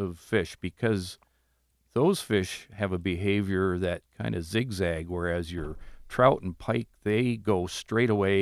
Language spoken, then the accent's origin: English; Wisconsin, United States; We're originally from Wisconsin.